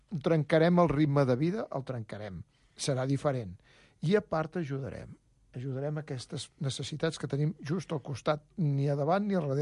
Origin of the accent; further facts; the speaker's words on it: Badalona, Catalonia, Spain; nosaltres que som de Badalona, la tenim a Badalona. I ja no et diré que Badalona ciutat, perquè diran que Badalona és molt gros, sinó el barri que nosaltres vivim, el barri del centre